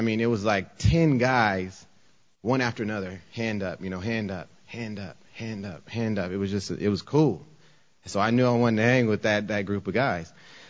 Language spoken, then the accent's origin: English; California, United States; I grew up though in Orange County, so you know the whole. I grew up, I mean, white boys taught me how to drink, you know what I mean?